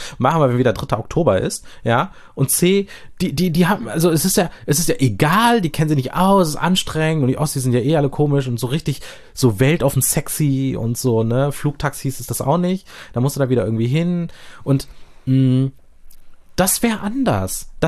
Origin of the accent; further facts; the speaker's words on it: Germany; weil ich es nämlich auch als Deutscher mit ohne deutschen Eltern sozusagen auch nicht verstehe.